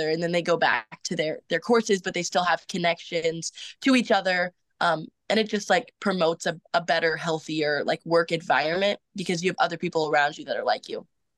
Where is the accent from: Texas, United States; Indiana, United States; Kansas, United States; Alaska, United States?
Kansas, United States; I love the Midwest. I grew up in the Midwest. I'm from Kansas.